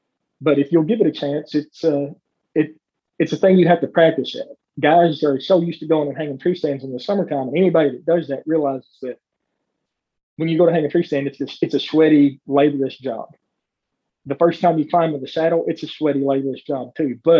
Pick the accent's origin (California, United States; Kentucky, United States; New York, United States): Kentucky, United States; Red River Gorge; Like I said, I grew up in the Red River Gorge, and people are big in the zip line in here.